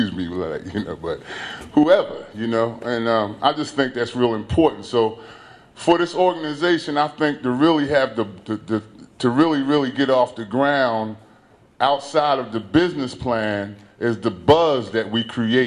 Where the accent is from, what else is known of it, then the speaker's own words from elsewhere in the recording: Philadelphia, Pennsylvania, United States; I'm from Philly originally.